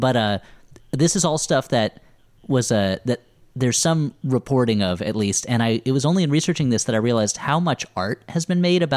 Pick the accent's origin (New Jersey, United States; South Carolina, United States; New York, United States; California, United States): New Jersey, United States; Most of my knowledge of Italian Americans comes only from the movies and growing up in New Jersey.